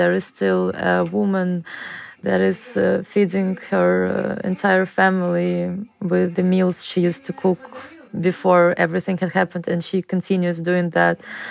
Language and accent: English; Odesa, Odesa Oblast, Ukraine; English is a second language; I'm from Odessa. And all I do is painting and drawing.